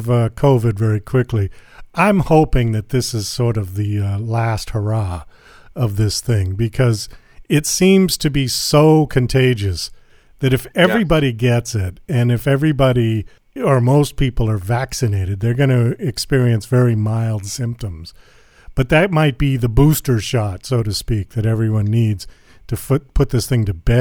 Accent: Boston, Massachusetts, United States; because I'm from Boston, so I'm kind of familiar with that one.

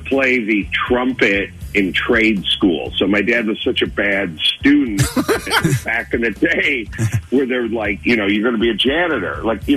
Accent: Los Angeles, California, United States; born there; Yeah, my dad's from South Philly, and I was born in Los Angeles, but I have a lot of family.

